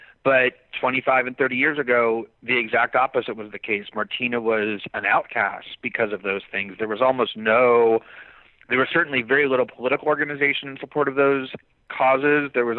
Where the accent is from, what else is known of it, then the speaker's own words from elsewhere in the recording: Fort Lauderdale, Florida, United States; we grew up in Fort Lauderdale, very close to where Chris Evert grew up.